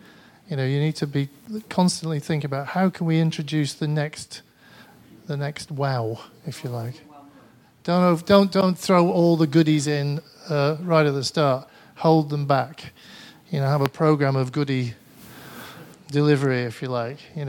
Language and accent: English; Manchester, North West England, United Kingdom; accent: Mancunian English; putting up with my Mancunian English accent.